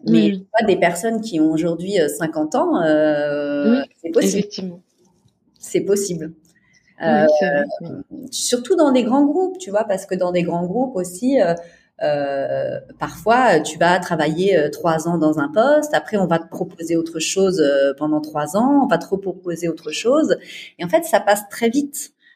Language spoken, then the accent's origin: French; France; moved away as an adult; moi, forcément, j'ai quitté la France pour aller vivre ailleurs.